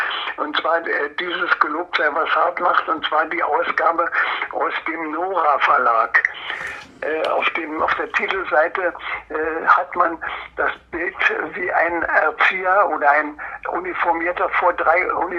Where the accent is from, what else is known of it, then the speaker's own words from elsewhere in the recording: Templin, Brandenburg, Germany; born there; Ja, ich geboren bin ich in Templin in Uckermark, da wo Angela Merkel zu Hause ist.